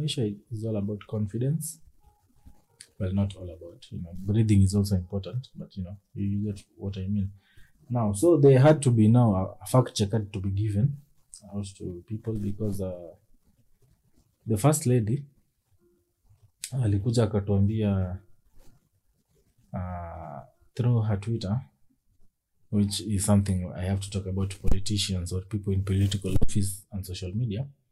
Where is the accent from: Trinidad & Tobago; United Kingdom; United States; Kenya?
Kenya; I am neither Japanese nor Greek. I am but a Kenyan.